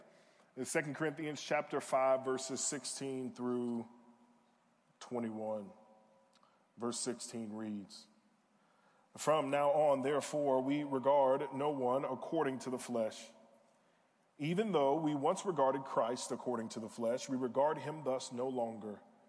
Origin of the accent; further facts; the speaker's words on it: Southern United States, United States; I am from the South. This is the furthest north I've ever been in my life.